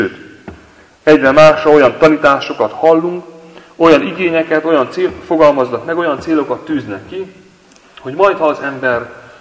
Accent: Téglás, Hajdú-Bihar, Hungary; Abban a templomban, ahol én felnőttem tégláson

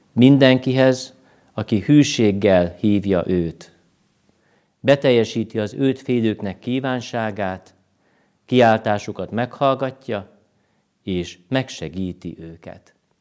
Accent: Tápiószőlős, Pest, Hungary; mikor Tápió Szőlősön, ahonnan származom, mi is tanultuk ezt az éneket, én is megijedtem, akkor még gyerek voltam

